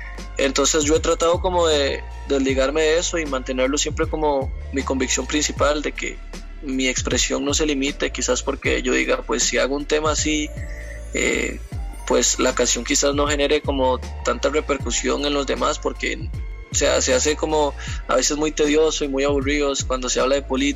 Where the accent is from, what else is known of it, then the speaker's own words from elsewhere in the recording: Costa Rica; fue simplemente como mi libre expresión como costarricense en ese momento.